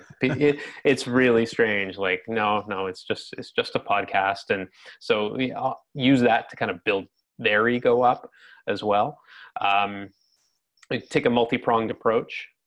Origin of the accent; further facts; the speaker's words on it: Canada; I'm from Canada because often we're prospecting into the US